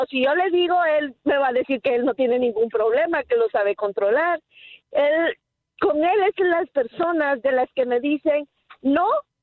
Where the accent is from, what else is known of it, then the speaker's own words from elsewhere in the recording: Guatemala; yo soy de Guatemala.